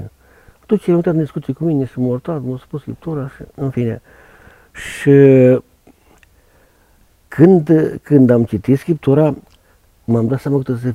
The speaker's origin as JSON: {"language": "Romanian", "town": "Pescari", "region": "Caraș-Severin", "country": "Romania", "tie": "born or raised there", "said": "eu am crescut unde stau, la Pescari sau Coronin"}